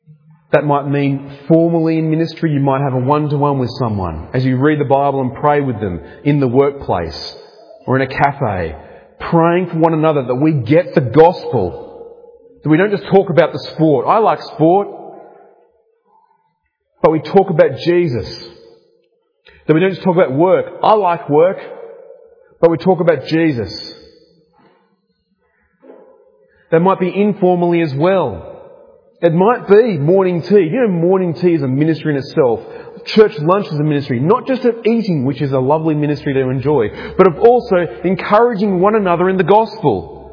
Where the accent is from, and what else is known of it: New South Wales, Australia